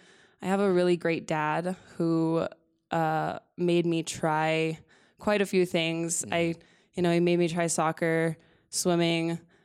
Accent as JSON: {"language": "English", "town": "Los Alamos", "region": "New Mexico", "country": "United States", "tie": "born or raised there", "also_born_or_lived": "Albuquerque", "said": "Yeah, I'm from Los Alamos, New Mexico. I grew up there my whole life. My parents are still there. I went to school in Albuquerque, New Mexico. My sister's still there. So, yeah, big fan of New Mexico. That's nice. My home."}